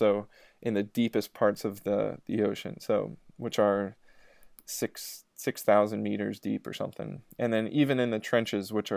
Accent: Reading, Pennsylvania, United States; as somebody growing up in Reading, Pennsylvania, I was unaware of any of them.

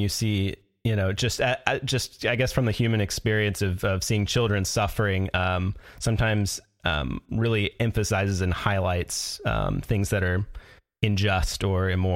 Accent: Sedro-Woolley, Washington, United States; I grew up in Cedar Woolley.

